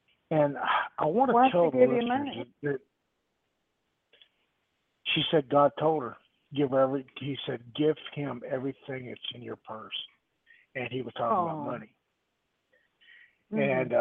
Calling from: Lake Charles, Louisiana, United States; I'm from Lake Charles, Louisiana.

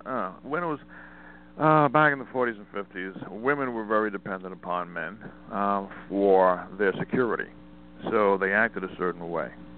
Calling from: Montana, United States; Oh, Montana.

